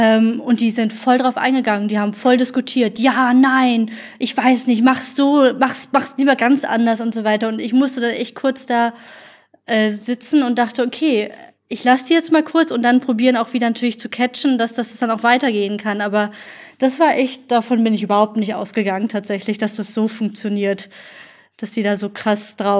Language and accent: German; Berlin, Germany; also born or lived in Bonn; Ich bin in Spandau tatsächlich geboren, aber bin in Charlottenburg aufgewachsen.